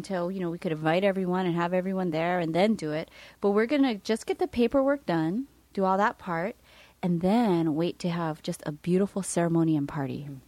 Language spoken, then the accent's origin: English; Hawaii, United States; I mean, we're born and raised in Hawaii.